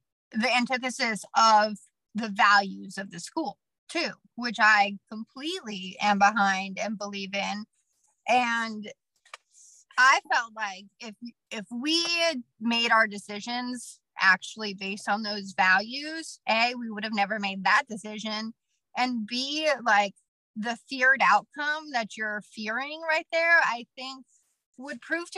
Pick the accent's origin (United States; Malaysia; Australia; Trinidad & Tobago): United States; Washington; now in New Orleans, United States; I came from Washington State, and a couple of things. One is I thought I was like super inclusive and da da da. Well, turns out there just weren't any Black people anywhere I grew up.